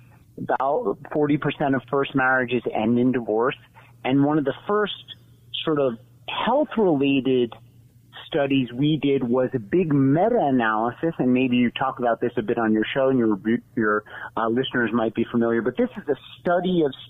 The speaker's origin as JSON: {"language": "English", "region": "New York", "country": "United States", "tie": "born or raised there", "said": "I grew up in New York, did my graduate work at the University of Virginia, nearby y'all, and then did my clinical internship at the University of Wisconsin. So I slowly made my way out west."}